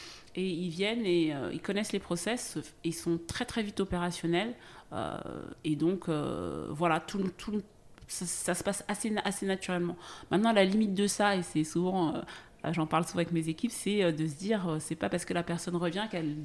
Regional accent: France; C'est pas français de souche, même si je suis française.

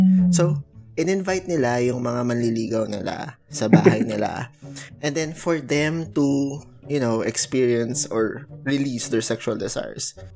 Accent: Central Luzon, Philippines; Uy, trivia, Kapampangan ako.

